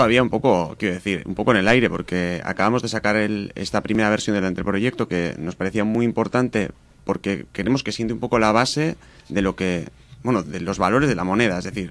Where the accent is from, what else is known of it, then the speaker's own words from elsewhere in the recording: Bilbao, Basque Country, Spain; Yo creo que por aquí no vamos a ser menos que los alemanes, si somos de Bilbao.